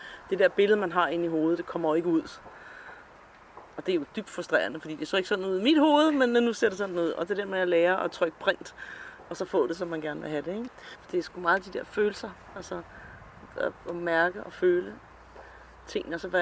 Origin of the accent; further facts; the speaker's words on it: Brøndby Strand, Capital Region of Denmark, Denmark; now in Copenhagen, Denmark; Jeg er vokset op i Brøndby Strand, så sådan et ikke rigtig København, sådan en stor københavner, ikke?